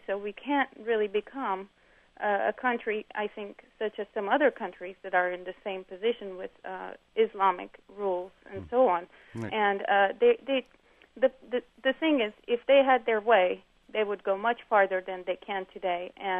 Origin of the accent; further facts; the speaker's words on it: Istanbul, Turkey; English is a second language; moved away as an adult; now in United States; I'm Turkish American. I lived in Turkey for 20 years, and Tayyip Erdogan was our mayor of Istanbul, and the kind of actions he took were definitely not moderate.